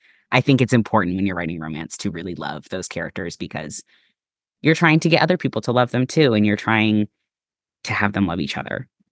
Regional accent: Oregon, United States; I'm from Oregon, and really, like, the Mariners are the only team up there, even though they're obviously not in Oregon.

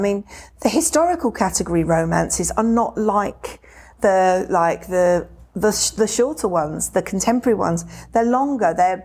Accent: United Kingdom; Well, first of all, I'm British.

